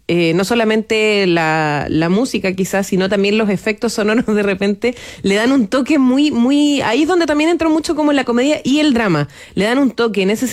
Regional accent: Chile; como nosotros somos los chilenos

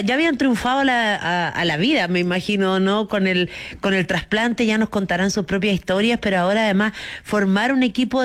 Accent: Coquimbo, Chile; Es que yo también soy de la región de Coquimbo.

